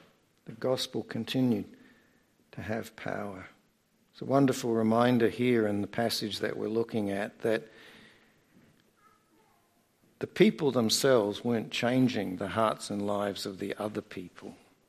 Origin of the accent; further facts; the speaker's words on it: Australia; because I'm an Australian, in case you didn't get